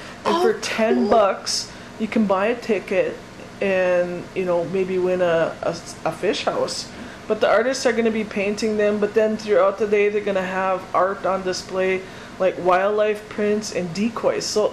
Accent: International Falls, Minnesota, United States; because we grew up in International Falls.

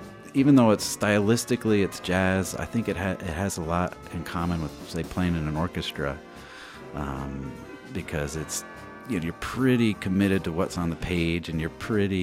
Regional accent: Wilmington, Delaware, United States; I grew up in Wilmington, Delaware. Sounds exotic when I say it, but it's really not. But it was very suburban.

